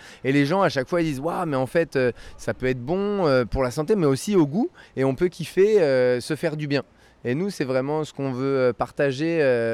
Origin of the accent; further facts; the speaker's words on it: Normandy, France; on l'a mis dans du jus de pomme parce qu'on vient de Normandie